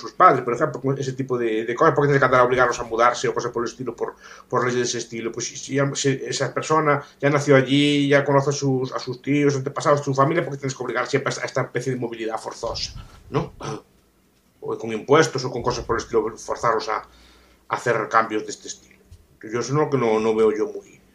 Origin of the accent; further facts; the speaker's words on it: Vigo, Galicia, Spain; Yo ahora estoy hablando desde Vigo. Yo de Vigo aquí son mis antepasados, mi familia de por aquí.